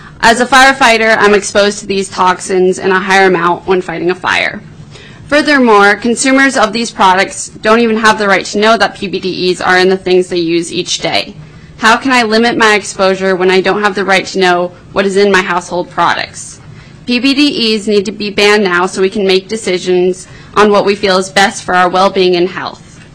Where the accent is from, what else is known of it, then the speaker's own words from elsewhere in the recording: Healy, Alaska, United States; I'm from Healy, and I attend high school at Tri-Valley School.